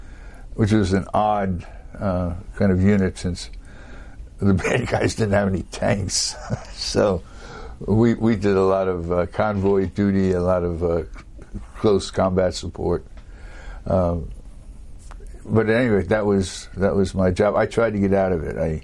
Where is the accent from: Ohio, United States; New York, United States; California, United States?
New York, United States; New York City; I only learned to drive a car. I'm from New York City. I only learned to drive a car about a year ago.